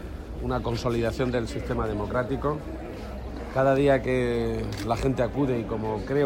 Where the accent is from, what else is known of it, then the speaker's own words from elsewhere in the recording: Spain; hay una reafirmación de lo que somos los españoles y de cómo queremos vivir.